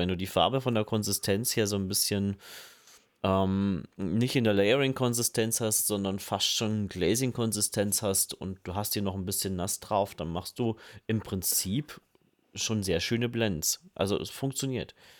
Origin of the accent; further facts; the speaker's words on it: Germany; bin Deutscher.